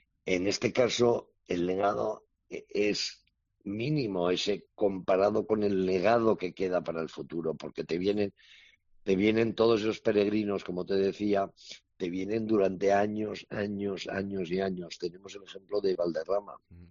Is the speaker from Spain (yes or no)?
yes; Basque Country, Spain; las cosas en Bilbao, yo soy vasco